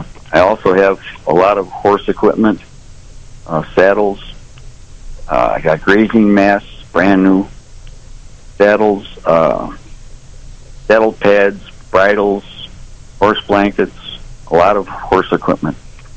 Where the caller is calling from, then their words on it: Springville, United States; Good morning. I'm calling from Springville.